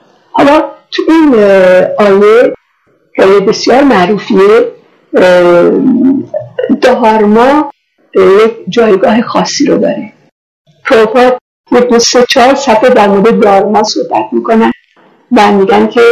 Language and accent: Persian; Iran; born there; من در این خاک ایران به دنیا آمدم، یعنی تمام این عناصر بدن مادی من از خاک ایران منتج شده،